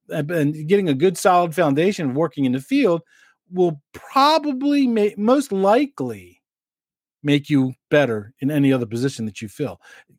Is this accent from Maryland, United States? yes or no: yes; Maryland, United States; Baltimore's on my mind because I'm originally from Maryland